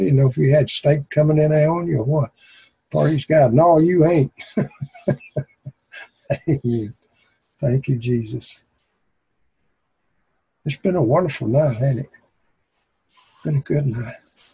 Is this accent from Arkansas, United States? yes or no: yes; Arkansas, United States; His name is actually Baruch, but I'm from Arkansas. I just name everybody something different.